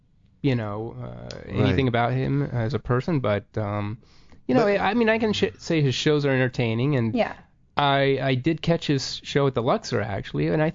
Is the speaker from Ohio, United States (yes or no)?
no; Torrance, California, United States; Yeah, I grew up in Torrance.